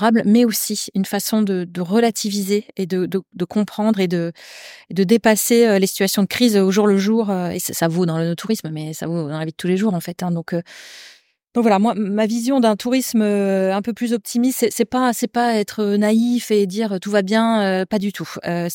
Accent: Bordeaux, Nouvelle-Aquitaine, France; moi par exemple je suis locale de Bordeaux

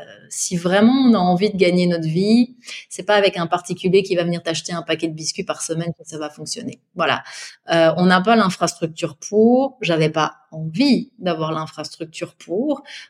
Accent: Brussels, Brussels-Capital Region, Belgium; Alors moi, je suis de Bruxelles. Je crois que ça s'entend un petit peu à mon accent.

